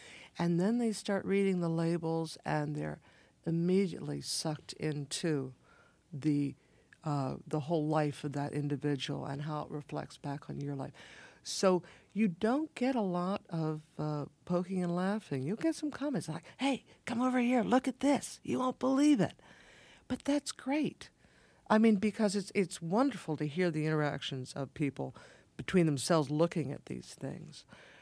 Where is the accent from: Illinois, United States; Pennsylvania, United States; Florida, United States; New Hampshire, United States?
Pennsylvania, United States; Philadelphia; when I was growing up in the Philadelphia area, you always heard about the museum that had babies in bottles.